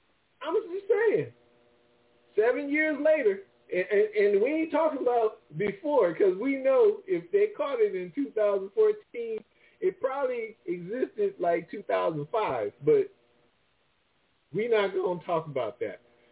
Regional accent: Michigan, United States; hey, I grew up in Michigan. I drank that water.

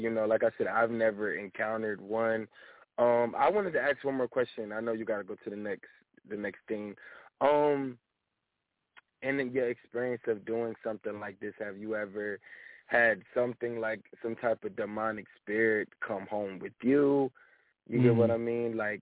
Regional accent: Trenton, New Jersey, United States; My show is Trenton Make, and I'm from Trenton, New Jersey.

